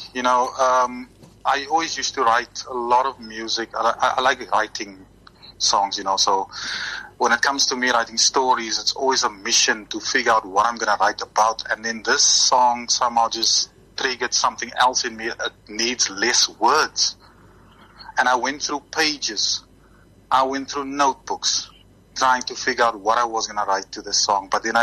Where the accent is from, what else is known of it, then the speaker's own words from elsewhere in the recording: Paarl, Western Cape, South Africa; I'm born and bred in the Boland, Paarl. And yeah, it will always be my hometown. My whole family is in Paarl.